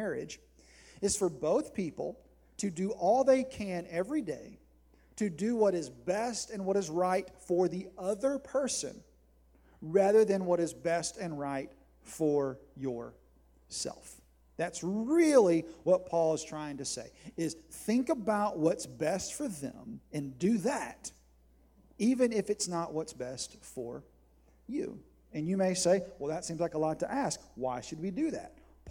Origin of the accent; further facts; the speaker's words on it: South Carolina, United States; I grew up in South Carolina. We didn't have much to do, right? And I was a Gamecock fan in the mid to late 80s.